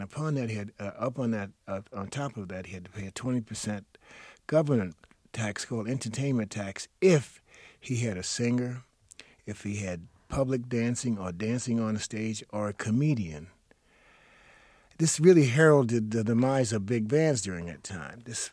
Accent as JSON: {"language": "English", "town": "Brooklyn", "region": "New York", "country": "United States", "tie": "born or raised there", "said": "No, I grew up in Brooklyn, New York, so it's right next door, of course, to Manhattan."}